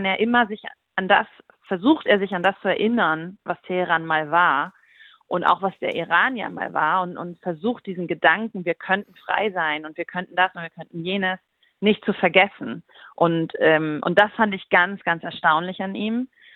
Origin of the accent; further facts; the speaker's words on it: East Germany, Germany; Und ich glaube, dass man als Deutsche, die ich ja bin, auch, wir sind quasi jetzt die dritte Generation nach zwei Diktaturen, also als Ostdeutsche.